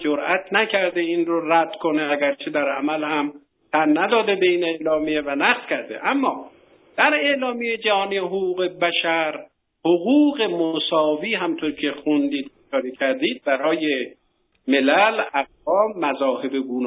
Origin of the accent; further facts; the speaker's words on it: Iran; و من به عنوان یک ایرانی که دو برادرم در جنگ بین ایران و عرب ها کشته شدن